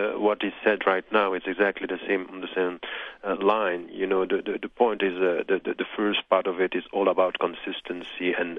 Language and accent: English; Egypt; also born or lived in Switzerland; now in Europe; You know, I'm coming from Egypt. I was born in Switzerland. I live in Europe, and all this is part of my identity.